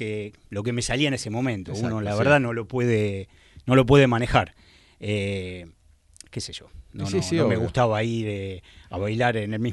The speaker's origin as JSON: {"language": "Spanish", "region": "Buenos Aires", "country": "Argentina", "tie": "born or raised there", "said": "A los 3 o 4 años nos mudamos a Villaluro."}